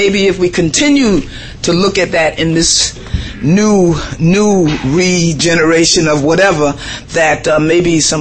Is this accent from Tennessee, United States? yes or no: no; Brooklyn, New York, United States; I hail from the People's Republic of Brooklyn most proudly.